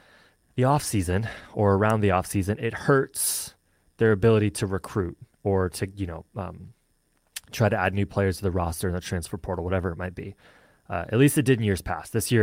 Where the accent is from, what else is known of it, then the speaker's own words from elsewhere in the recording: Michigan, United States; I am from Michigan, so I'm a Michigan Wolverines football fan.